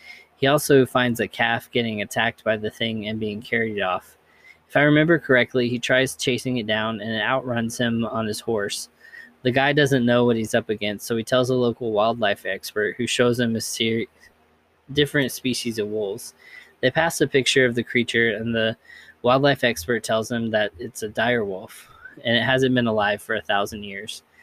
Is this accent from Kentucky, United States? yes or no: yes; Kentucky, United States; I grew up in Kentucky and heard about the Kelly Green Men, aka the Hopkinsville Goblins.